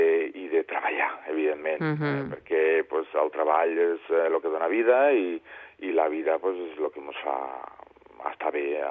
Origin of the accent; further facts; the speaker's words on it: L'Ametlla de Mar, Catalonia, Spain; now in Andalusia, Spain; Sempre dic que sóc català, evidentment, i sóc de Catalunya, i sóc de la Mella de Mar, i sempre sóc català ante tot, no? Visc a Andalusia i defenso Andalusia.